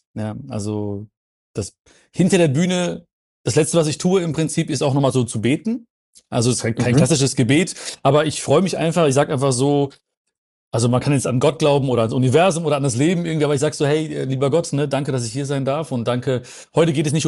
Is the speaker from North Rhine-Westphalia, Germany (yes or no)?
yes; Hagen, North Rhine-Westphalia, Germany; Ich komme aus Hagen, Sauerland so ein bisschen, Sauerland-Ruhrpott.